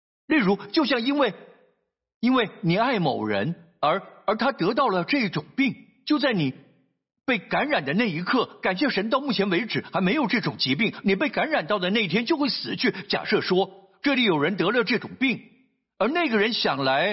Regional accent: Singapore; 我们新加坡人经常待在冷气房里

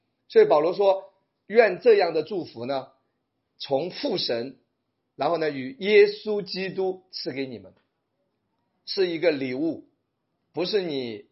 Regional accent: China; 我们中国人见面最多的问候语是吃了吗？说明以前吃不饱

